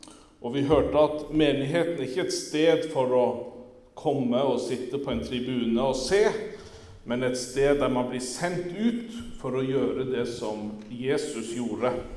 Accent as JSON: {"language": "Norwegian", "town": "Sommarøya", "region": "Troms", "country": "Norway", "tie": "born or raised there", "said": "Når jeg var liten gutt på Sommarøya, da var Sommarøya er stedet der jeg kommer fra. Nå må jeg ikke oppføre meg som alle vet hvor dette er, for det er jo ikke akkurat verdens navle. Sommarøya er et lite fiskevær utenfor Tromsø, cirka en times kjøring"}